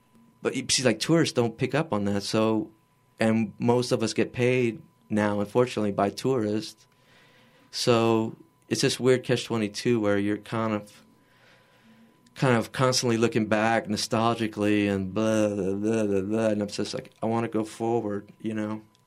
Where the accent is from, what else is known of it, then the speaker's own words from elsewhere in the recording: Louisiana, United States; And so I'm a totally Cajun. I'm a Mo from Boudreaux and LeBlanc's.